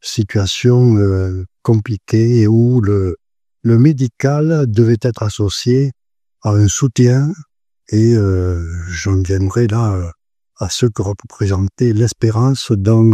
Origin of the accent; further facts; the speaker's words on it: Villemur-sur-Tarn, Occitanie, France; born there; je suis né à Villemur-sur-Tarn, j'ai 82 ans